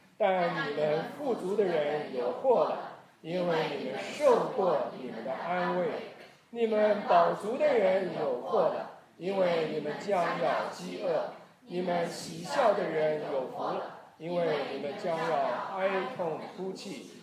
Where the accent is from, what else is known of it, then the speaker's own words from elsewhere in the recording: Taiwan; also born or lived in China; 我是生在中国大陆，小的时候父母亲呢带我们就到台湾，父亲因为工作的缘故到台湾，我呢是在台湾长大的。在台湾长大是我在16岁那一年信了耶稣